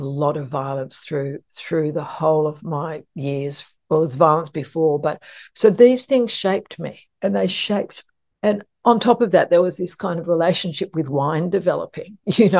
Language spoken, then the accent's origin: English; Sydney, New South Wales, Australia; I'm from an Irish Catholic family in Sydney, Australia, and I'm one of 8 kids, and Irish Catholic and very like going to mass.